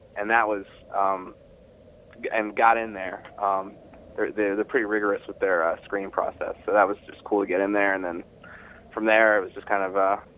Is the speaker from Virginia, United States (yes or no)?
yes; Virginia, United States; I grew up in Virginia.